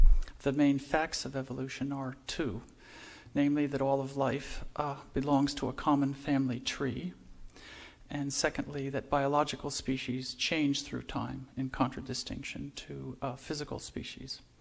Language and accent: English; Indonesia; also born or lived in Philippines; my parents were missionaries, and I grew up in Indonesia and the Philippines in the Episcopal Church tradition.